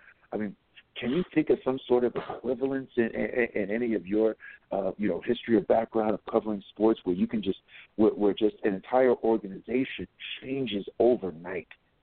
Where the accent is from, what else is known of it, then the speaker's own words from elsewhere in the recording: East Coast, United States; We've got a bit of a different mentality growing up where we grew up on the East Coast, my friend.